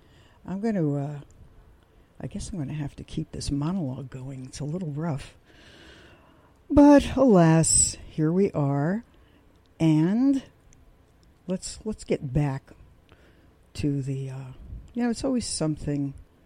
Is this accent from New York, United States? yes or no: yes; Brooklyn, New York, United States; shall I keep regaling you with stories of growing up in Brooklyn, days at the beach with salami sandwiches with a little too much sand in them?